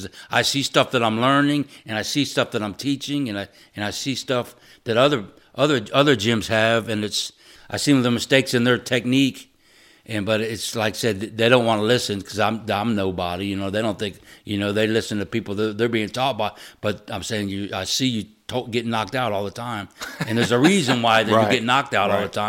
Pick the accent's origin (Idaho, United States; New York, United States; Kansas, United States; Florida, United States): Florida, United States; now in Ohio, United States; I'm from Florida, maybe from prison, maybe from hanging.